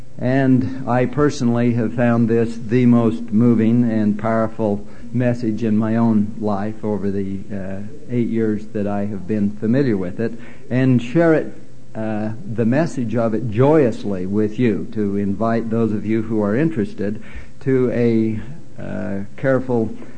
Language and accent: English; Cedar City, Utah, United States; This sounds like it might be... It's okay. I grew up in Cedar City.